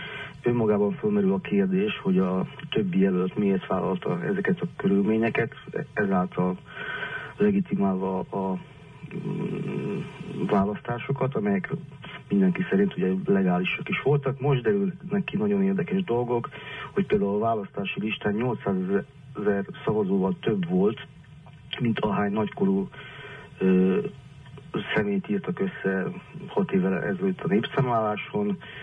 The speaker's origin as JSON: {"language": "Hungarian", "town": "Mali Iđoš", "region": "Vojvodina", "country": "Serbia", "tie": "born there", "said": "Ugye az én szülőfalum, ez egy magyar falu, itt is az egész főutca tele van plakátolva."}